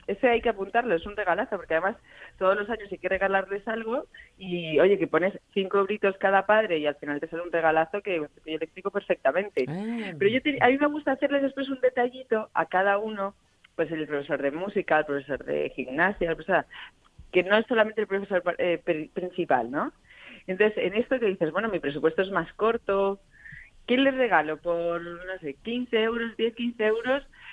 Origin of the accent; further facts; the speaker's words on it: Teruel, Aragon, Spain; con ese melocotón de Calanda, yo que soy de Teruel